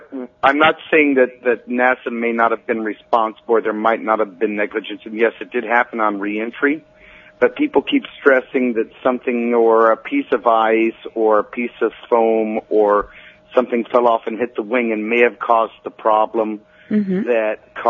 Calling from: Fond du Lac, Wisconsin, United States; I'm calling from Fond du Lac, Wisconsin.

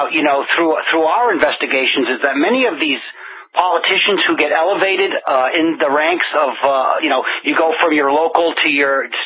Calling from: France; Maybe I'm calling you from France.

